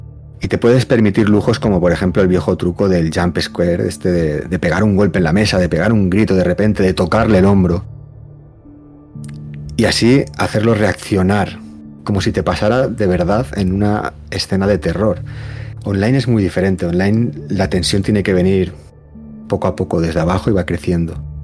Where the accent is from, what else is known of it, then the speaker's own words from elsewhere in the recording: Lleida, Catalonia, Spain; Yo soy de Lleida, de Cataluña, España.